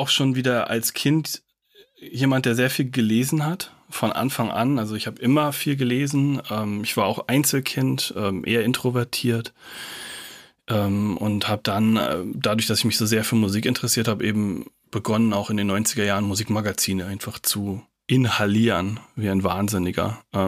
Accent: Kiel, Schleswig-Holstein, Germany; wobei es in Kiel, wo ich aufgewachsen bin, gab es am Bahnhofskiosk eben

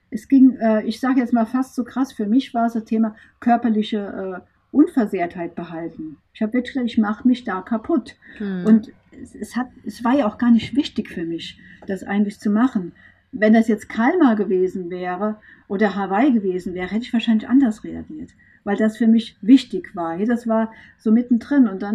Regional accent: Rhineland-Palatinate, Germany; Ich bin hier bei uns in Rheinland-Pfalz im Westerwald groß geworden, da gibt es kein Open Water.

